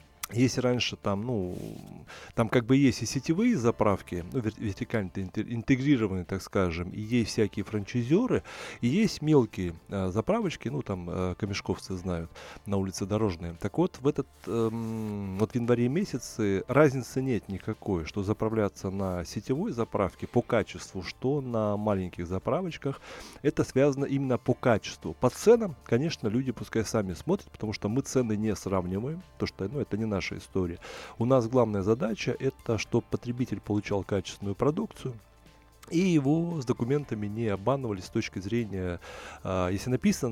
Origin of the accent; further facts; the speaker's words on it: Far East, Russia; Я тебе уже сказал, что я с Дальнего Востока, поэтому для меня снежные такие, вот как вот сейчас, заносы, лавины и все остальное, для меня никакой проблем не существует, потому что это мое детство.